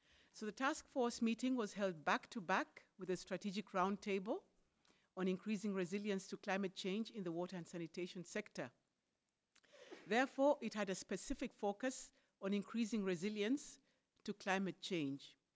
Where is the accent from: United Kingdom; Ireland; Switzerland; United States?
Switzerland; I'm from Switzerland